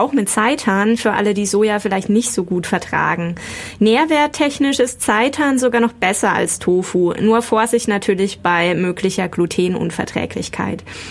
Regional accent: Baden-Württemberg, Germany; als Schwäbin kennt man Linsen meist nur mit Rauchfleisch

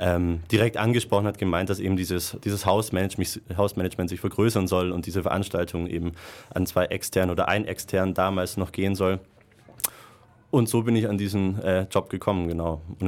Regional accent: Ulm, Baden-Württemberg, Germany; Und ansonsten bin ich eigentlich auch Ulmer. Ich bin früh hierher gezogen, habe meine Kindheit am Eselsberg verbracht, bin seit ich 6 bin im Ruhetal, das heißt, ich bin da oben schon auch ein wenig verwurzelt

